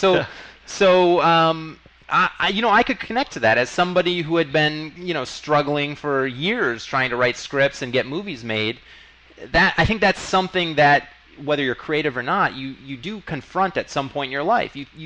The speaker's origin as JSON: {"language": "English", "region": "California", "country": "United States", "tie": "born or raised there", "said": "I was very much into the punk scene when I was growing up in Bay Area."}